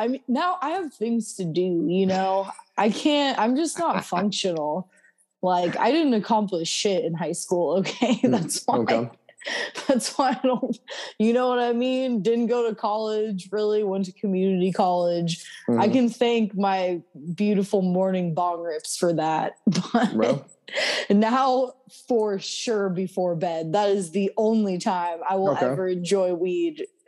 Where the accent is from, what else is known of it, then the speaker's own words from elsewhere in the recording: California, United States; my dad, I'm from Northern California, so my dad grows weed naturally.